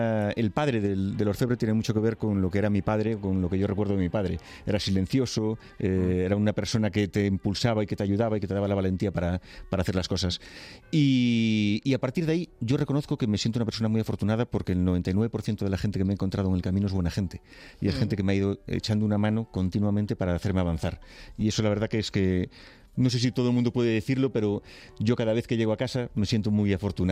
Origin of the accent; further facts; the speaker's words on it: Noia, Galicia, Spain; born there; yo nací en Noia, en un pueblecito, en Galicia, al lado de Santiago de Compostela